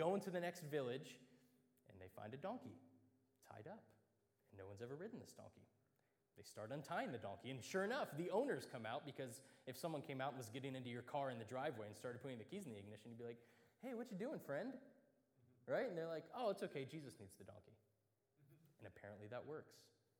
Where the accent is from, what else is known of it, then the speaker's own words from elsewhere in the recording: Columbus, Ohio, United States; So I grew up in Columbus, Ohio State football.